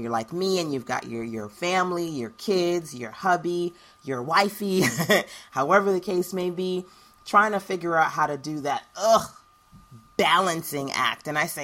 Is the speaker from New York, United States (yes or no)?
yes; New York, United States; I grew up in New York, so, and, you know, I would work in Manhattan.